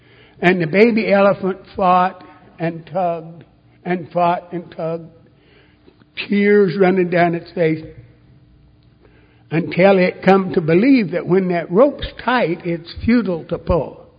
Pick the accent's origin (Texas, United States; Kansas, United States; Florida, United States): Kansas, United States; also born or lived in Los Angeles / Oklahoma; I was born in Los Angeles. I don't remember any of Los Angeles when I was a kid, because the first home I found that I remember was a little farm community about 46 miles southwest of Wichita, Kansas.